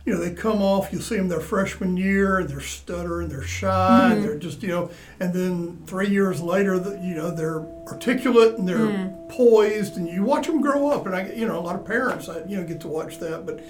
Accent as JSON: {"language": "English", "country": "United States", "tie": "born or raised there", "said": "I jumped on that because I grew up here on campus. My dad taught engineering."}